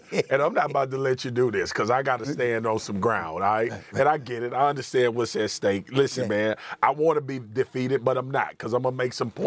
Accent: Louisiana, United States; growing up in the Baptist church back in Louisiana

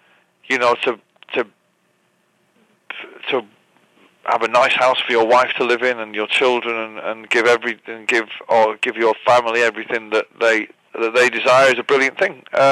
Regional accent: Manchester, North West England, United Kingdom; moved away as an adult; now in United States; I think would be the first thing that, you know, the first thing that Americans ever noticed was my accent, was when I first came to America.

